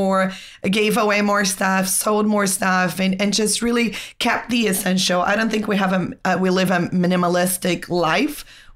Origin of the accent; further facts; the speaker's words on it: Brazil; English is a second language; moved away as an adult; I am from Brazil, married to a South African, and I have two Israeli kids, and we have lived in so many countries that I lost count. So I do have a very thick accent